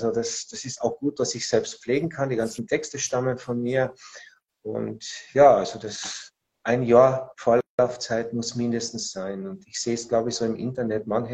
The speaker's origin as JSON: {"language": "German", "country": "Austria", "said": "ich komme ja aus Österreich."}